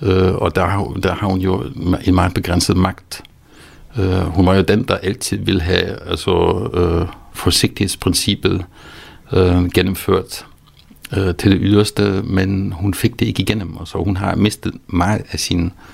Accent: Wolfsburg, Lower Saxony, Germany; now in Denmark; jeg voksede op i Wolfsburg, hvor man laver Volkswagen.

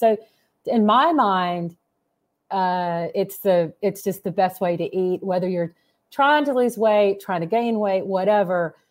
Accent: Georgia, United States; Like, I grew up in South Georgia, so food has been tremendously important to me my whole life.

